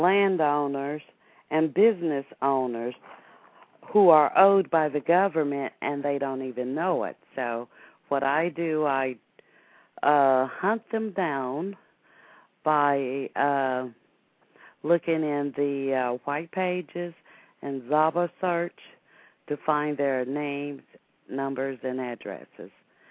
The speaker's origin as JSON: {"language": "English", "town": "Gastonia", "region": "North Carolina", "country": "United States", "said": "No, I'm from North Carolina."}